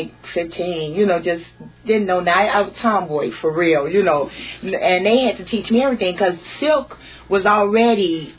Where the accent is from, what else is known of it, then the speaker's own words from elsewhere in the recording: Chicago, Illinois, United States; I'm from the West Side.